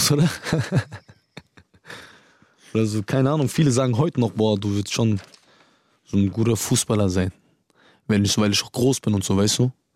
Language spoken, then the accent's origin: German; Rüsselsheim, Hesse, Germany; Aber in meiner Hood, gerade in Dickerbusch, jetzt in Rüsselsheim bin ich nicht so oft in der Stadt oder so, weißt du? Wenn dann genau da, wo ich aufgewachsen bin, in Dickerbusch.